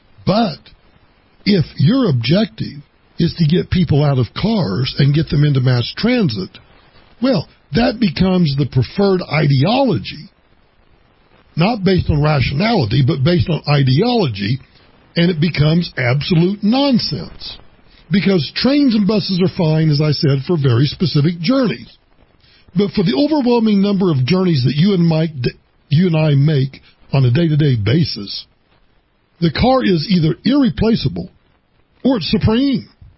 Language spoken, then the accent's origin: English; Oklahoma, United States; Oklahoma City was 267 miles from my little hometown, and Denver was 267 miles from my hometown, which is out in the Oklahoma Panhandle, where the local news didn't come from Oklahoma.